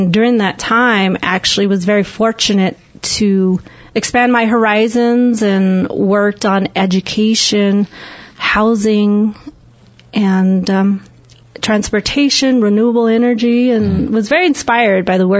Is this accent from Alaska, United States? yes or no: no; Kayenta, Arizona, United States; At the time that I grew up in Kienta, I believe there was anywhere between 1,000 to 5,000 people.